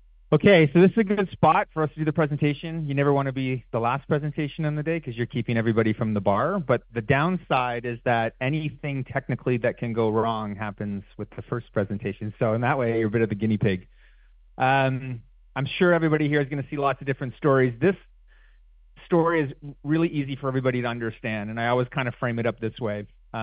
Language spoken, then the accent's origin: English; Canada; We trade in Canada. I'm Canadian.